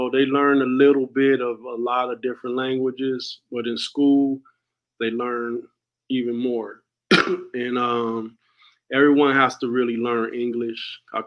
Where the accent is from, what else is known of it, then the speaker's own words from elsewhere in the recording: California, United States; So they would be like, where are you from? I'd be like, I'm from California.